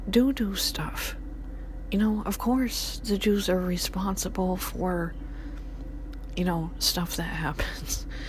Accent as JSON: {"language": "English", "town": "Burlington", "region": "Vermont", "country": "United States", "tie": "born or raised there", "said": "And so, when I went to UVM, I grew up in Burlington."}